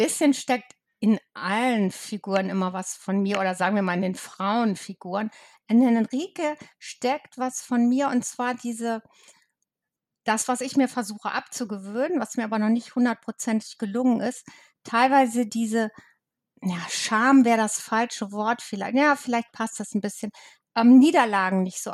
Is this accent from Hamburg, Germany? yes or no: yes; Hamburg, Germany; Ich komme ja aus dem Norden, aus Hamburg, war auch viel auf Sylt, also von Kindheit an, also von Säuglingen halt an tatsächlich.